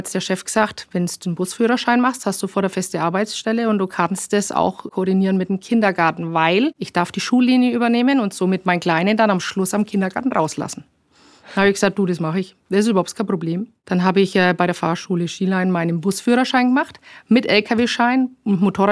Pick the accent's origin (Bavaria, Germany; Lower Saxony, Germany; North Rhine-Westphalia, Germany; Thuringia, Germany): Bavaria, Germany; Nuremberg; ich bin Nürnbergerin